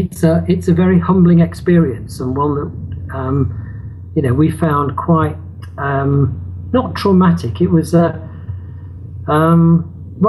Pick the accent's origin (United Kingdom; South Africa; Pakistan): United Kingdom; England; it's a sort of experience that you don't normally get as a British person, as an Englishman.